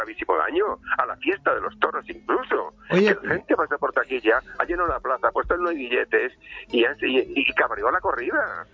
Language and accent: Spanish; Valladolid, Castile and León, Spain; born there; Yo nací en Valladolid